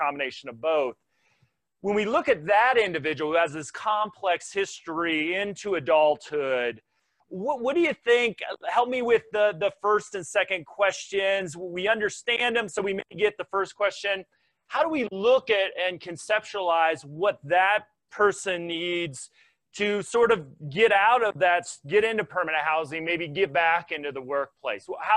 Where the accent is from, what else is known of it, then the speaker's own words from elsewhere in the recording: Indiana, United States; I think Wisconsin and my home state of Indiana, you see this